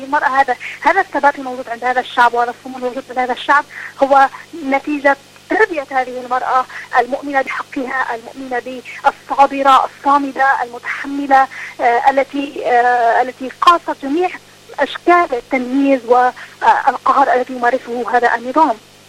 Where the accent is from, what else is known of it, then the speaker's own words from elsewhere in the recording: Bahrain; قبل 2017 كان عندنا في البحرين جمعية من الجمعيات المعروفة جدا